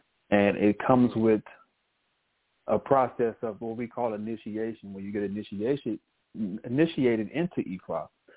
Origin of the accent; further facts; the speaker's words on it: Los Angeles, California, United States; I'm a brother from South Central Los Angeles, born and raised in the midst of all of that stuff.